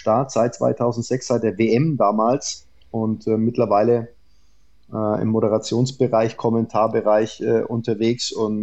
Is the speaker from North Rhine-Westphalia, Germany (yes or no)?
no; Nuremberg, Bavaria, Germany; born there; Gebürtiger Nürnberger